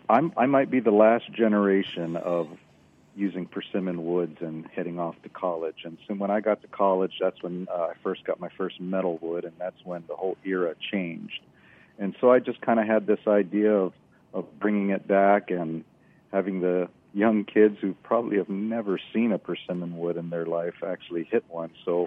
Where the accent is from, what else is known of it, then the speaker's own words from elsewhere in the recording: Kaneohe, Hawaii, United States; I grew up in Kaneohe, and I played there.